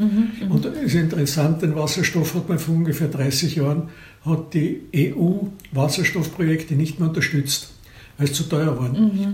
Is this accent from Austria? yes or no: yes; Austria; Und bei uns in Österreich dasselbe.